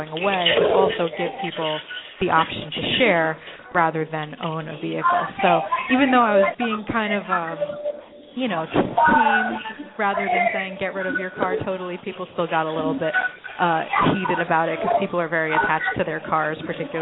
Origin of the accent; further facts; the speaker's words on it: Queens, New York, United States; Queens, where I grew up. And then once I moved to Manhattan, I got rid of my car, and it just, for me as a New Yorker